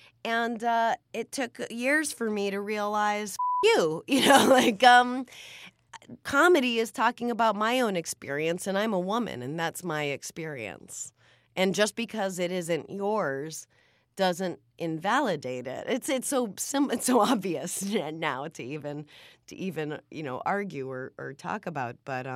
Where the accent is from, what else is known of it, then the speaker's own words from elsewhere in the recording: New Hampshire, United States; You know, I'm from New Hampshire, so, you know, all the candidates come to New Hampshire